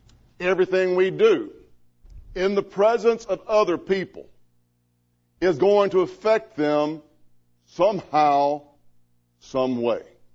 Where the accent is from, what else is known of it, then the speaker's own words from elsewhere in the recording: Mississippi, United States; I can remember growing up in Mississippi.